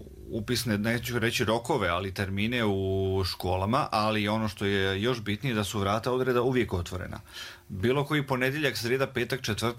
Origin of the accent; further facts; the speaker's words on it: Banja Luka, Republika Srpska, Bosnia & Herzegovina; ja sam izviđač iz Banja Luke.